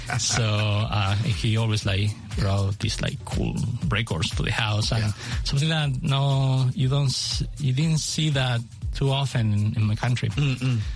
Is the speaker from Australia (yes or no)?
no; Chile; English is a second language; Well, you know, I'm from Chile, so I really like being enjoying music. I grew up in a house with a lot of records.